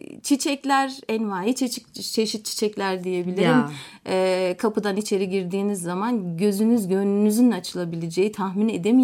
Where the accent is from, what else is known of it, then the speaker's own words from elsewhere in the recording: Muğla, Turkey; moved away as an adult; now in Ankara, Turkey; Muğla'da doğdum. Ortaokul ve lise yıllarım Muğla'da geçti. Sağlık meslek lisesi mezunuyum Muğla. Aynı zamanda Yerkesik Ortaokulu, Yerkesik İlköğretim Okulu derken. Sonra üniversite yaşamına başladıktan sonra da Ankara'ya gelişim oldu.